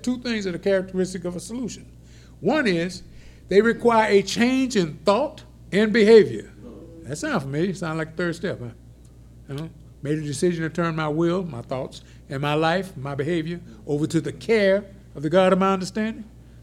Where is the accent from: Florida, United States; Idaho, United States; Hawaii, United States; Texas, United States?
Texas, United States; Orange; When I was growing up, my grandmother raised me. I grew up over in Orange. My mother was over here in Houston.